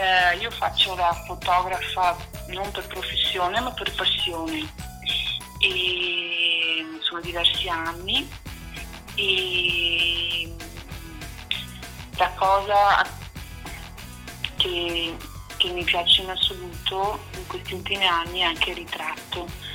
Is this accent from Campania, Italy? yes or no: no; Veneto, Italy; Allora, io vengo da San Martino di Luccoli, che è un paesino nella provincia di Padova